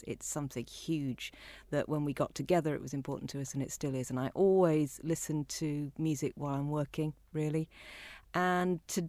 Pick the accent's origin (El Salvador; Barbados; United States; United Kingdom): United Kingdom; Bury St Edmunds, East of England; born there; I was born in Bury St Edmunds, so just down the road in Suffolk, and I came to university here. I read English at Downing